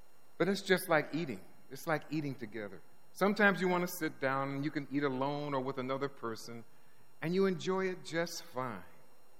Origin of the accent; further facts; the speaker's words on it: Detroit, Michigan, United States; I'm from Detroit, and you know, we have a certain way of doing things with our food.